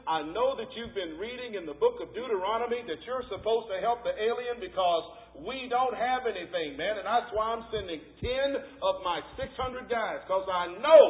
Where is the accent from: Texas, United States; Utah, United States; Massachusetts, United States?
Texas, United States; Now, when I grew up in Texas, my mom let me go on one occasion to vaccinate sheep.